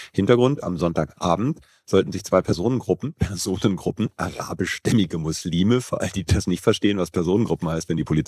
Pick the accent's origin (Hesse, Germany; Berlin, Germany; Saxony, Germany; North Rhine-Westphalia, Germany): Berlin, Germany; ich kann das bestätigen als Berliner